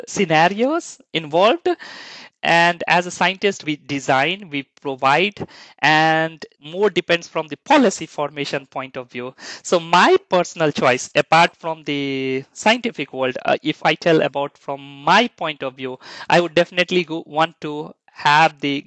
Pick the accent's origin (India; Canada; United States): India; English is a second language; Like I come from India, basically, and there is a hotter weather.